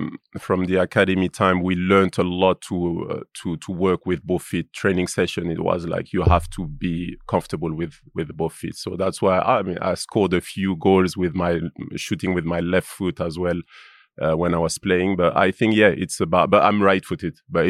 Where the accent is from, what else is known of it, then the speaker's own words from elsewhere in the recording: Lyon, Auvergne-Rhône-Alpes, France; English is a second language; from back home, Lyon. I grew up in Lyon.